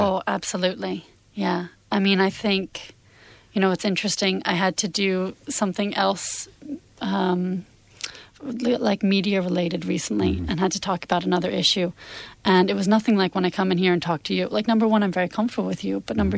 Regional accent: United States; now in Ireland; Yeah, it's funny being an American. In some ways, Irish people don't consider you to be a foreigner. And in other ways, you know, the truth is that I have only been here for 4 years

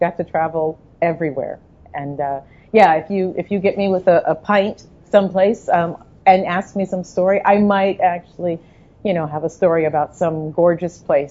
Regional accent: Ohio, United States; now in Lincoln, United States; I remember that drive across. I came from Ohio, so just a little north of Mr. Shobe.

